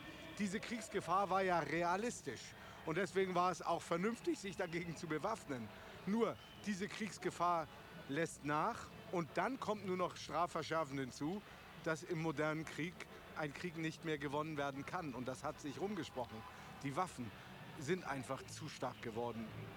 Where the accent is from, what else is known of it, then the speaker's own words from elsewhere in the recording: Germany; born there; ich bin in der Hitlerzeit in Deutschland geboren